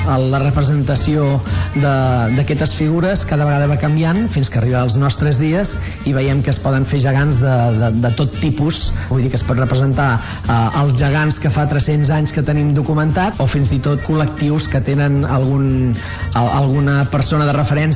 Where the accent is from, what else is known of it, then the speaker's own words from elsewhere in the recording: Reus, Catalonia, Spain; Jo sóc de Reus i, per tant, reivindico els gegants de Reus